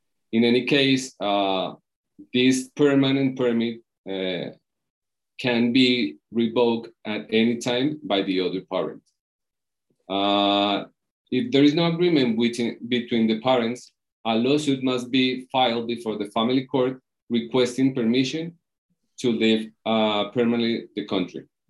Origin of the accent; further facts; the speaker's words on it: Colombia; I'm from Colombia. I'm a lawyer with practice here in Colombia.